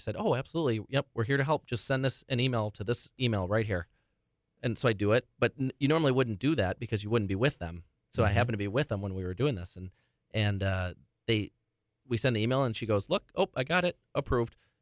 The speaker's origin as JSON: {"language": "English", "town": "Burlington", "country": "United States", "tie": "born or raised there", "said": "I born and raised in Burlington, still live there to this day. I'm as big of a Burlington homer as it gets."}